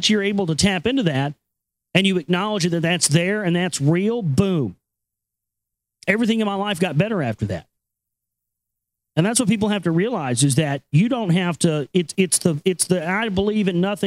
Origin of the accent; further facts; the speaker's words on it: Dallas, Texas, United States; growing up in the South down here in Dallas and the outlying areas of Dallas and Bible Belt Central down here, man